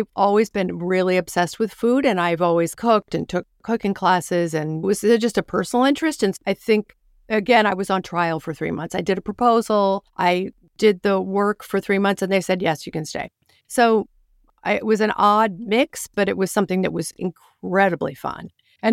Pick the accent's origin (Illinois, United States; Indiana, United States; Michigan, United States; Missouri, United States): Missouri, United States; St. Louis; also born or lived in New York; because I was born in New York, but I spent 4 years of high school in St. Louis. And so I felt like I had a bit of a Midwestern in me.